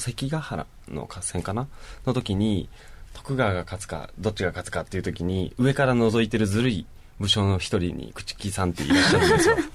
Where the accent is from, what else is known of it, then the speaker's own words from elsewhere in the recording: Shizuoka, Japan; 靴の屋になるんですけども。